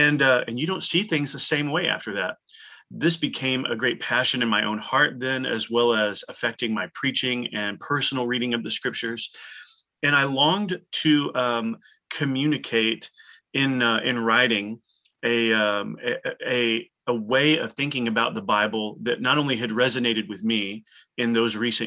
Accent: Texas, United States; moved away as an adult; now in Louisville, United States; And so I love living in Louisville with our family. We're originally from Texas, and so we're enjoying four real seasons in Louisville

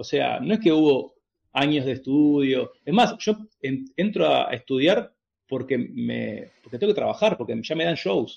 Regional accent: Avellaneda, Buenos Aires Province, Argentina; Nosotros somos de Avellaneda, nos fuimos hasta Capital

